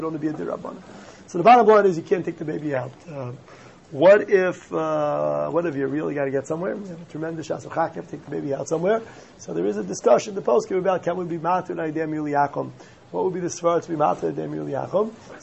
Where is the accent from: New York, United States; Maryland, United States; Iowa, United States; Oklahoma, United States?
New York, United States; Riverdale; I grew up still without an Erev. There was not an Erev. I grew up in Riverdale, and the Erev was built. I was about 11, 12 or so when the Erev was constructed